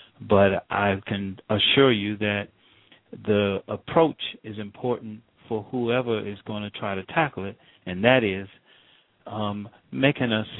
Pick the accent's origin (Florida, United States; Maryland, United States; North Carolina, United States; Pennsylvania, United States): Maryland, United States; North Englewood; like I always did when we grew up in the neighborhood I grew up in North Englewood, Maryland.